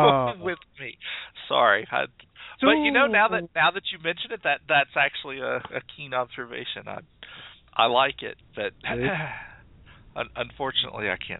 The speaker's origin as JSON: {"language": "English", "region": "the South", "country": "United States", "tie": "born or raised there", "lives_now": "Atlanta, United States", "said": "I was born and raised in the South. I live in Atlanta, Georgia. So this is as northern as I sound right here."}